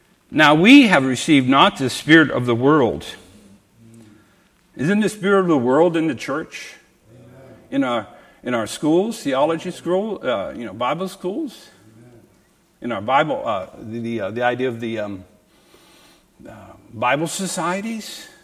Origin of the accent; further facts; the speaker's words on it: Canada; moved away; I came down from Canada 7 years, and maybe I was culture shocked. You know, in Canada, it's a different ball game totally.